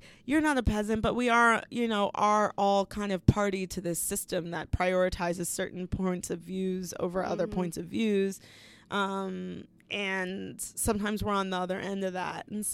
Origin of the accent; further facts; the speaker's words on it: Jamaica; I'm an Aries and I'm Jamaican.